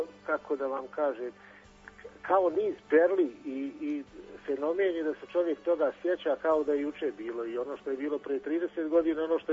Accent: Banja Luka, Republika Srpska, Bosnia & Herzegovina; moved away as an adult; now in Germany; Ja sam iz Banja Luke, tu sam već 30 godina i tako.

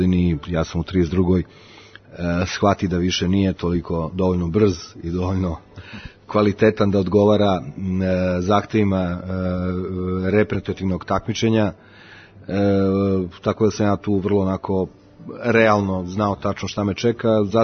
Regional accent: Belgrade, Serbia; ja kao neki stari, onaj koji sam odrastao ovde u Beogradu

